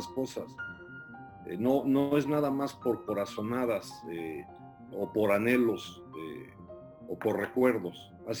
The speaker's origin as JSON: {"language": "Spanish", "country": "United States", "tie": "born or raised there", "said": "Porque yo crecí en Estados Unidos y esto tiene que ver con mi infancia."}